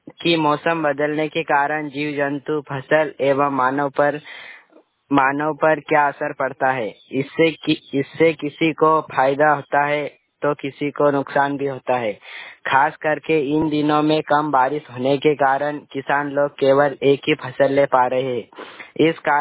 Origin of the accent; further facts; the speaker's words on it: Palwat, Madhya Pradesh, India; और मैं पाटी तहसील के ग्राम पंचायत पलवट का निवासी हूँ।